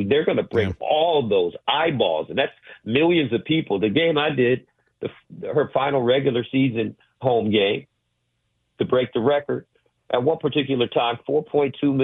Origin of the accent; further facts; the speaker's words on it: Detroit, Michigan, United States; We've known each other all our lives, going all the way back to growing up in Detroit.